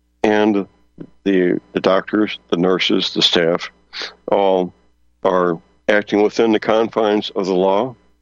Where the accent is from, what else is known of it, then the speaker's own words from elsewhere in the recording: Missouri, United States; I'm so glad that my home state is Missouri. It's a great state.